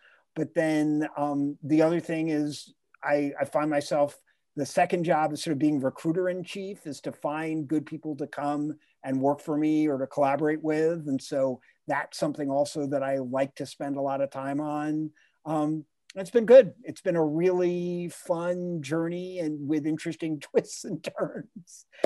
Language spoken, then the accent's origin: English; New York, United States; now in Washington, D.C., United States; I grew up in Rockland County, New York, about 25 miles north of New York City, went to school here in Washington, D.C., where I live now